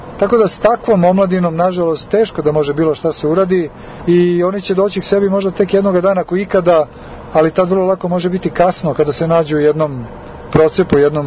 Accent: Belgrade, Serbia; born there; Ja sam rođen u Beogradu, ali nekako ovu Šumadiju osjećam svojom domovinom, svojom otadžbinom, svojim tlom.

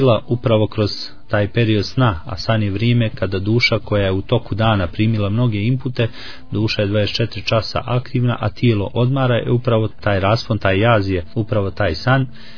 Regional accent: Montenegro

